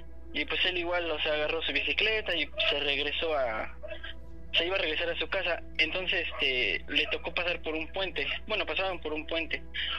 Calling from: Huejotzingo, Puebla, Mexico; de Huejotzingo.

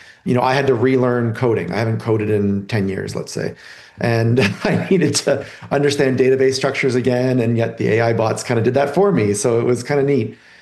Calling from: Burlington, Ontario, Canada; I'm joining you from just outside Toronto, Ontario, in a little town called Burlington.

